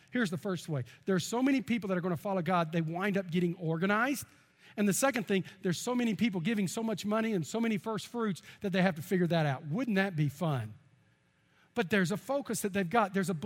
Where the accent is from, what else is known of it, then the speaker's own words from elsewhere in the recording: Texas, United States; I'm from East Texas. I know where all the dead cows are, how to get there quicker than anybody else.